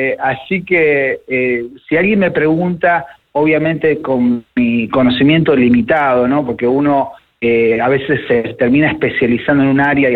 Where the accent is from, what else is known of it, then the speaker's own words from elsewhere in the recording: Argentina; also born or lived in New Jersey, United States; now in Miami, United States; yo crecí en Argentina, nací en New Jersey, yo crecí en Argentina y hace ahora 20 años que estoy en Miami